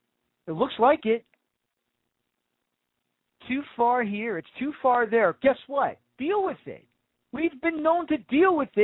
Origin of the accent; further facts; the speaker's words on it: Bronx, New York, United States; I'm from the Bronx, originally. I grew up as, and still is, a New York Yankee fan.